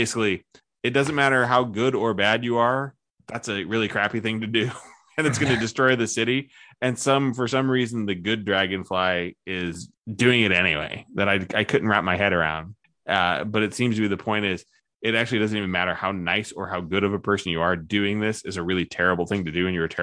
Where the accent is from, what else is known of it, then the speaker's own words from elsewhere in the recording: Nebraska, United States; I'm from Nebraska. It's Marianne all the way.